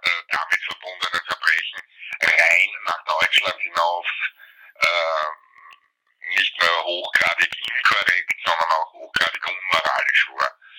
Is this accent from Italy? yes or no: no; Vienna, Austria; das wäre ein Rechercheaufwand, den ich mir als Wiener in Wien ersparen kann.